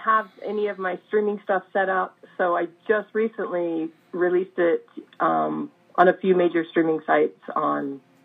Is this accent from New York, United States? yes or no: no; Utah, United States; And yeah, and I'm from Utah.